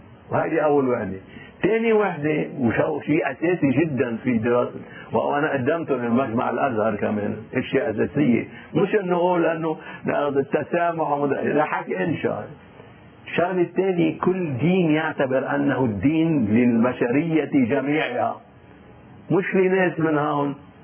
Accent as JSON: {"language": "Arabic", "country": "Lebanon", "said": "عن نحن كلبنانيين وكمسيحيين."}